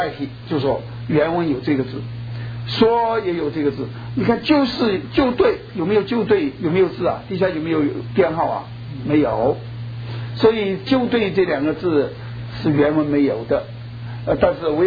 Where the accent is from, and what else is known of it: China